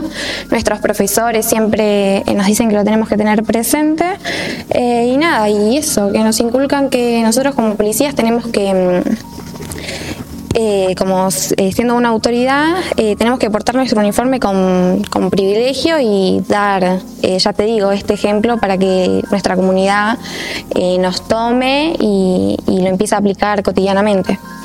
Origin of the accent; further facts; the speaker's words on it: Argentina; tenemos que dar el ejemplo de tener estas fechas, más siendo argentinos, siempre presentes con nosotros.